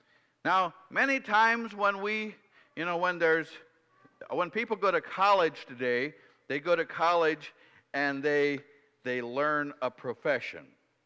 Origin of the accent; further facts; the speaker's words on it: United States; am I right in saying that we as an American people are sort of extreme on the side of being independent?